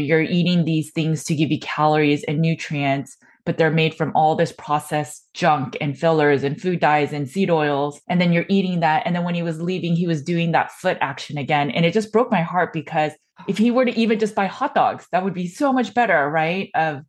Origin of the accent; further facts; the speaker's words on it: California, United States; never once did I question, especially growing up in California, that my plant-based diet could even be detrimental for me.